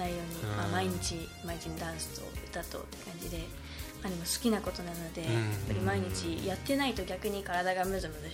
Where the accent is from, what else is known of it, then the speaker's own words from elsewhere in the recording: Mabi, Okayama, Japan; 私の地元がマビーで